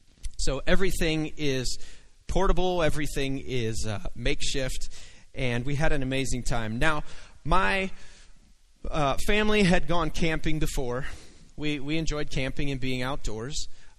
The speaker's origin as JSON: {"language": "English", "region": "Pennsylvania", "country": "United States", "tie": "born or raised there", "said": "I grew up in Pennsylvania, and we didn't get west of the Mississippi very often."}